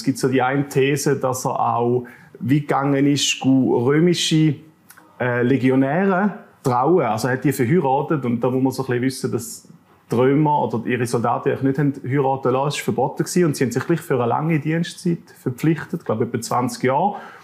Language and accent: German; Thurgau, Switzerland; Also ich bin mir auch aufgewachsen in der Ostschweiz, im Thurgau.